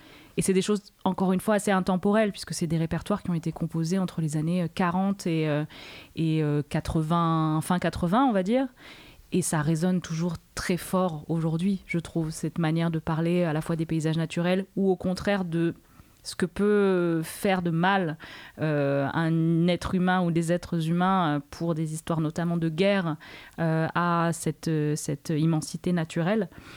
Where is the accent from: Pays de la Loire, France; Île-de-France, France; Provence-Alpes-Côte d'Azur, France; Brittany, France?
Provence-Alpes-Côte d'Azur, France; now in Marseille, France; j'ai grandi dans les Hautes-Alpes, j'en suis partie pour venir à la grande ville de Marseille. Ça fait 19 ans que j'habite à Marseille.